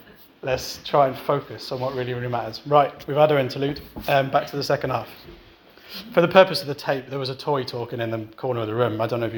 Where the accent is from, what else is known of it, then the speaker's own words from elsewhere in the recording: United Kingdom; I wouldn't do it openly and brazenly, obviously, we're British.